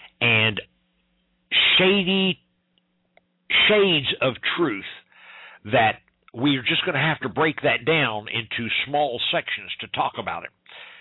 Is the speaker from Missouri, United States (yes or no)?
yes; Stratford, Missouri, United States; I was raised in Stratford, Missouri, a town where the population of the city was a little bit less than the population of the high school